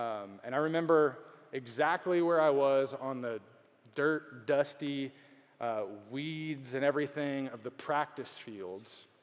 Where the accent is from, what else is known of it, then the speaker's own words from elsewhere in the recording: Beaumont, Texas, United States; I grew up in Beaumont, which is not Houston, right? I grew up in Beaumont, and at an early age, I gave my life to the Lord.